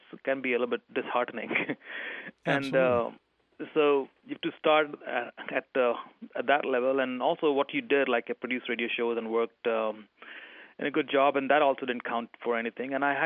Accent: India; So when I went to India and I was back in my hometown with my parents and doing the same things that I always did, like driving around a motorcycle and eating Indian samosas and food and fried breads and everything.

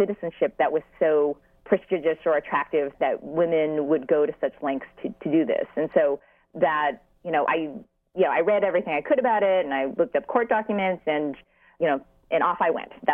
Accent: California, United States; Well, I'm the daughter of Chinese immigrants, American-born, and I grew up in the Bay Area

